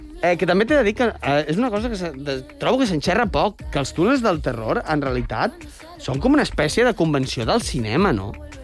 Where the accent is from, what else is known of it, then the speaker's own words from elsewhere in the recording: Sant Fost, Catalonia, Spain; almenys els que venien al meu poble a Sant Fost eren uns cracs